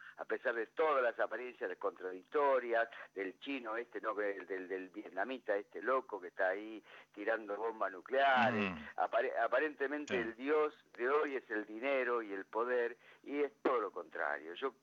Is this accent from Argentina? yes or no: yes; Argentina; la paradoja estructural que somos como argentinos